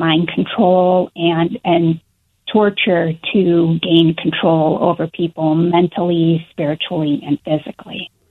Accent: Washington, United States; moved away as an adult; Yes, I grew up in Western Washington and lived there for over 3 decades before my husband and I moved to Arizona.

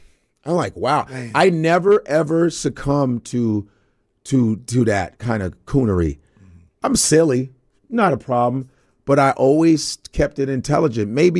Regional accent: Chicago, Illinois, United States; But I'm from Chicago. That's where a lot of punk started in Chicago.

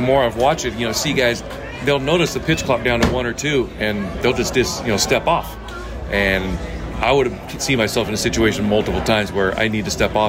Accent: California, United States; I'm from California, so I had a pretty good, you know, ticket request that day.

